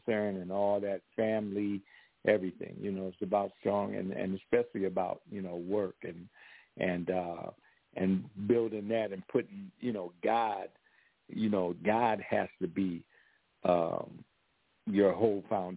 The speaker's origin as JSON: {"language": "English", "region": "Ohio", "country": "United States", "tie": "born or raised there", "said": "I'm from Ohio, born and raised in Ohio."}